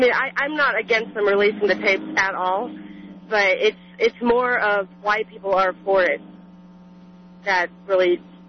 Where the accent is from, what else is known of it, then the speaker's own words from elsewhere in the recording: Littleton, Colorado, United States; now in Broomfield, United States; I grew up in Littleton. I know the mentality. I live in Broomfield. I've lived in Broomfield for the past year and a half